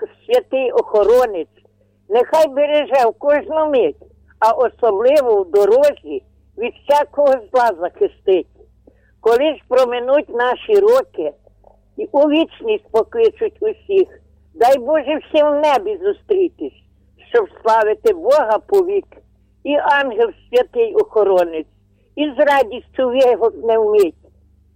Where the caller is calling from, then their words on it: Khmelnytskyi Oblast, Ukraine; Я з Хмельницької області.